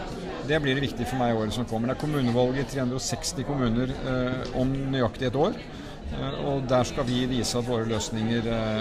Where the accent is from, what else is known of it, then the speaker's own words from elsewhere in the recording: Oslo, Norway; Men jeg er en mann fra Oslo.